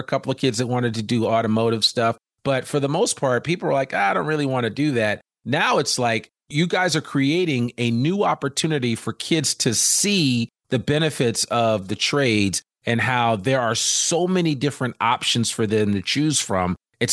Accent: Teaneck, New Jersey, United States; I grew up in New Jersey and we had Bergen Tech Community College.

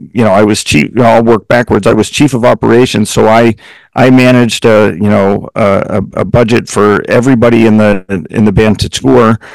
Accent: Altoona, Pennsylvania, United States; I was born and raised in Altoona, Pennsylvania. I went to college in Youngstown, Ohio, which was about 3 hours to the west.

